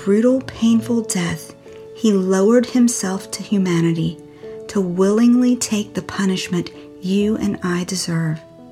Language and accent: English; Clifton, South Carolina, United States; my hometown where I grew up. It's a little town in South Carolina called Clifton. It's actually just a little community outside of Spartanburg.